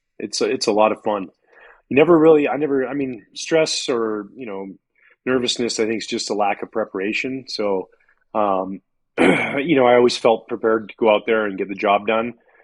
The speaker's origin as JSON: {"language": "English", "country": "Canada", "tie": "born or raised there", "said": "Like, growing up in Canada, ketchup on scrambled eggs, ketchup on mac and cheese."}